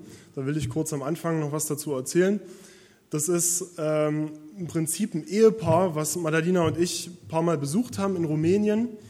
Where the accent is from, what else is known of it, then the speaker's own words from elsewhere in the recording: Freiberg, Saxony, Germany; Ich komme aus Freiberg, wir wohnen in Freiberg. Ich bin dort Pastor in der Adventgemeinde.